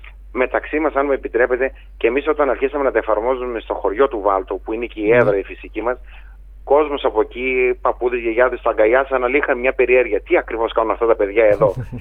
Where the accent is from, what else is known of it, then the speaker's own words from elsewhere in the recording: Thessaloniki, Central Macedonia, Greece; moved away as an adult; η καταγωγή μου είναι από τη Θεσσαλονίκη, ήρθα για σπουδές εδώ και έμεινα εδώ και 12 χρόνια.